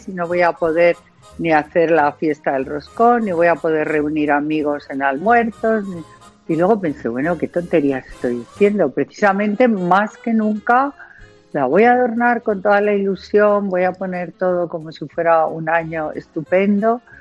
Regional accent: San Sebastián, Basque Country, Spain; Y yo que soy de San Sebastián, que he vivido allí, y bueno.

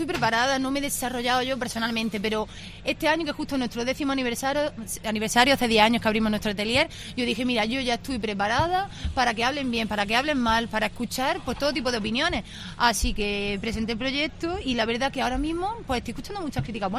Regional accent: Granada, Andalusia, Spain; las cuatro somos mujeres granadinas.

